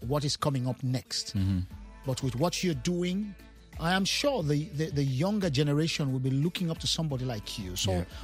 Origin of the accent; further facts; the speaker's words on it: Sierra Leone; I come from Sierra Leone, you know, in West Africa